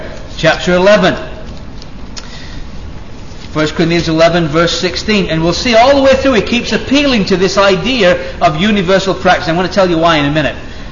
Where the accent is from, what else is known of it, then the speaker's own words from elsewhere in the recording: England, United Kingdom; now in United States; I'm an Englishman, by the way, although I live in America